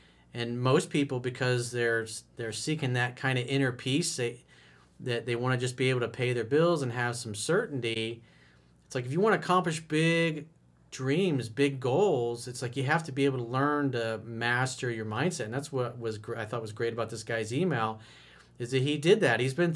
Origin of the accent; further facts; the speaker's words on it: United States; It's, you know, as an American, it's infuriating to see that.